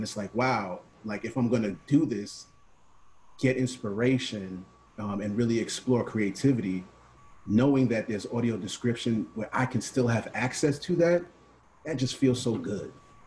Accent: Bronx, New York, United States; I'm a child of hip hop. I grew up I'm from the Bronx. Shout out to Bronx all day.

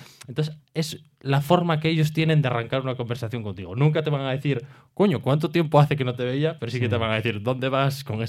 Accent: Cerredo, Asturias, Spain; fuimos a Cerredo, que es mi pueblo, que está en el suroccidente, al lado de Cangas del Narcea

